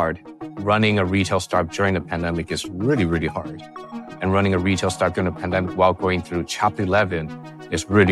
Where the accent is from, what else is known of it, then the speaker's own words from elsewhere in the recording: California, United States; You know, I grew up in the Bay Area. And my parents were immigrants and they worked really hard.